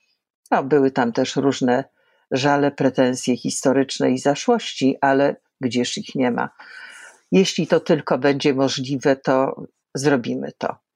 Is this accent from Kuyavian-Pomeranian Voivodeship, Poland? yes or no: yes; Kuyavian-Pomeranian Voivodeship, Poland; trzeba urodzić się Kujawiakiem. Mało tego, ja pochodzę z fizjografii goplańskiej, a więc rdzenia, z którego zasiedlono całe Kujawy. Jesteśmy, mówiąc wprost, diabłami.